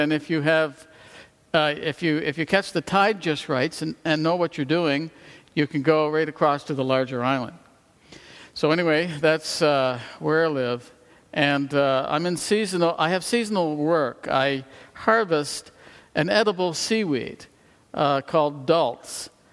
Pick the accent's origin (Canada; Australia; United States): Canada; and I grew up in Canada on a small little island in the Bay of Fundy, which is directly above Maine